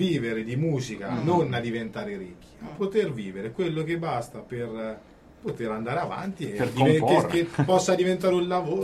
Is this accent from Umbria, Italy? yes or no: yes; Ponte Felcino, Umbria, Italy; Sì, provincia di Perugia, Ponte Felcino, quindi.